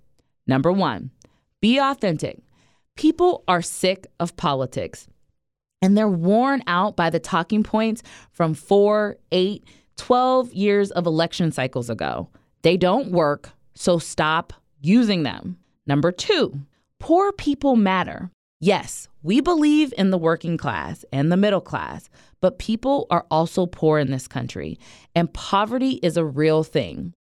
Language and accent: English; Ohio, United States; I spent some time knocking doors in my home state of Ohio for GOTV.